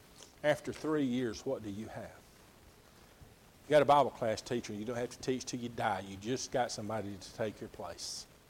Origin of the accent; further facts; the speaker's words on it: Alabama, United States; Now remember, I'm from Alabama and I'm slower than most folks.